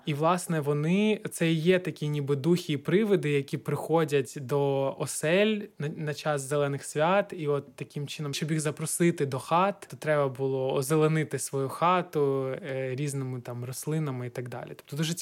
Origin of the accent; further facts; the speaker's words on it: Chernihiv, Chernihiv Oblast, Ukraine; Я сам родом з Чернігова